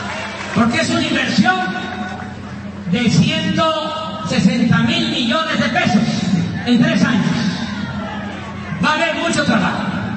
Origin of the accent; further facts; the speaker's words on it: Tabasco, Mexico; estoy muy contento de estar en mi tierra, en mi agua, con este sol